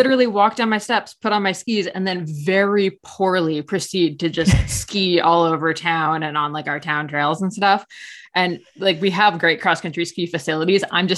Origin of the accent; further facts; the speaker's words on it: New Jersey, United States; now in Ontario, California, United States; I'm from New Jersey. So like grew up with, you know, the Jersey Shore as my, not my stomping ground, but like I was very aware of it.